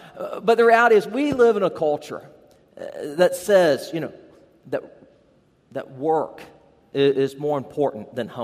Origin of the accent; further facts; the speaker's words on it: the South, United States; Okay, I'm from the South